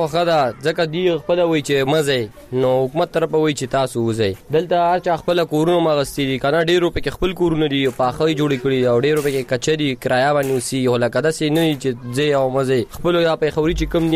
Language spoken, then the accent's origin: Pashto; Afghanistan; موږ ته پته ولې چې موږ افغانان یو دی پاکستانیان دی د خپل ملک دی ازنګ ملک افغانستان دی